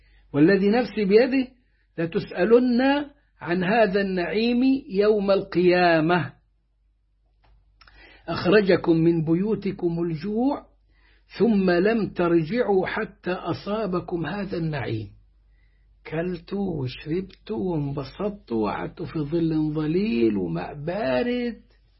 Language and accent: Arabic; Egypt; عندنا حاجة زي النكتة أو الفكاهة بنقول احنا كمصريين